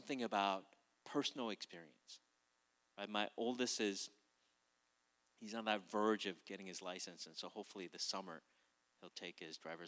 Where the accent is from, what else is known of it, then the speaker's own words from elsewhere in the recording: Minnesota, United States; I mean, I grew up in Minnesota